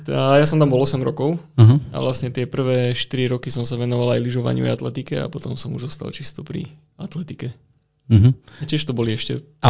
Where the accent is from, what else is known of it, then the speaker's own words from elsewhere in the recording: Banská Bystrica, Banská Bystrica Region, Slovakia; Nie, ja som priamo Bystričan